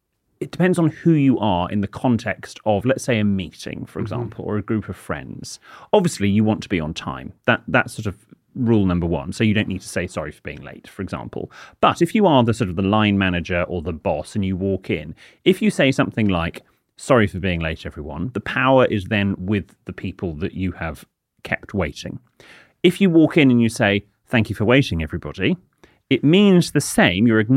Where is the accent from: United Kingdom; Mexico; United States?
United Kingdom; Bradford, Yorkshire and the Humber; I come from Bradford in West Yorkshire, and although I wouldn't use the word, I am what they call common.